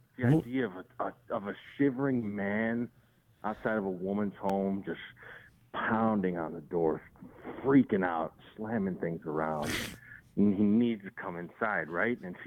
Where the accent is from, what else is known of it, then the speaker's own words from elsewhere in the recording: Russia; Yep, I'm from Russia. Hello from Russia.